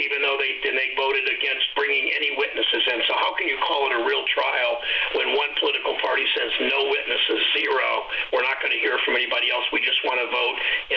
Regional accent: Mansfield, Ohio, United States; it's not the way I was brought up in St. Luke's Lutheran Church in Mansfield, Ohio.

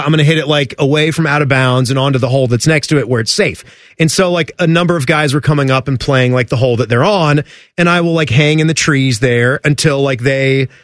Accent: Florida, United States; I'm aware in my home state of Florida, the Buc-ee's location in Daytona Beach has been attracting more visitors

